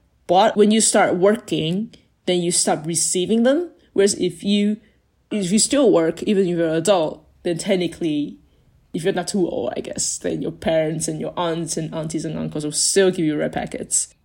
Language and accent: English; Taiwan; I grew up in Taiwan